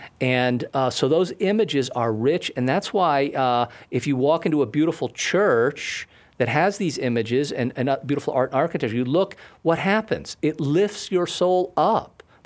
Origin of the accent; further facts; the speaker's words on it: Connecticut, United States; now in Wisconsin, United States; I'm in Wisconsin now. Well, I'm in California this afternoon, but I'm stationed in Wisconsin. I'm from Connecticut.